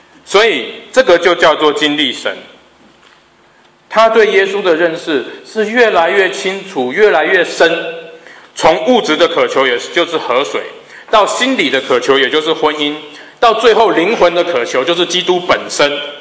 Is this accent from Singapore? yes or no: yes; Singapore; accent: Singaporean; 那 我的口音是新加坡口音，他的口音是韩国人口音，反正就是用英文来谈。